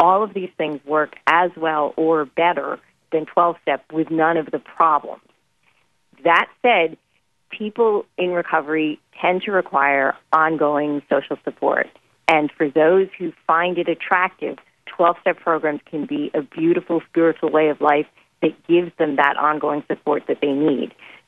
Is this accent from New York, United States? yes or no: yes; New York, United States; You know, my home state, New York, we had 15 to life mandatory minimums